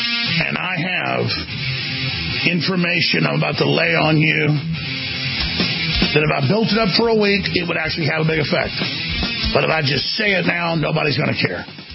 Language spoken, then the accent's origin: English; Dallas, Texas, United States; bigger than Dallas. My hometown.